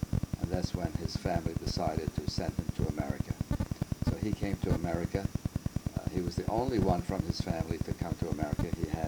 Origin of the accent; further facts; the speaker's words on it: Brooklyn, New York, United States; I grew up in Bensonhurst, Brooklyn.